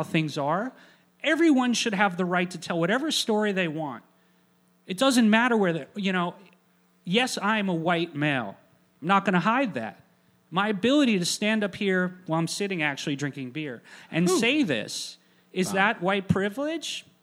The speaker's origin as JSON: {"language": "English", "town": "Miami", "region": "Florida", "country": "United States", "tie": "born or raised there", "said": "are a big influence of mine because I grew up in Miami in the 80s."}